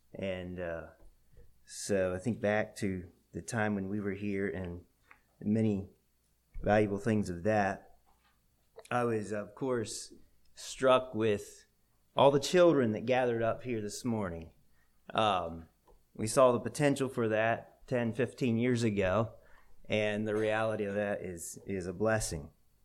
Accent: Georgia, United States; I used to say, well, I'm from Georgia, even after we went to Columbia.

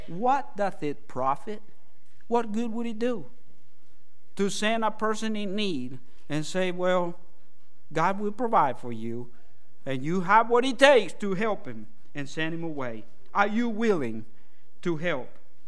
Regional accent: El Salvador; I grew up in El Salvador.

